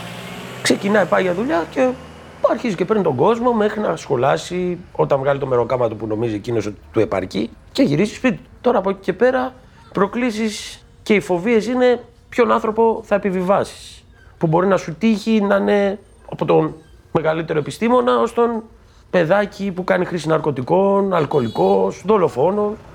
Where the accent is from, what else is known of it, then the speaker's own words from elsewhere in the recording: Ano Glyfada, Attica, Greece; born there; Γεννήθηκα στην Άνω Γλυφάδα, είμαι 38 χρονών.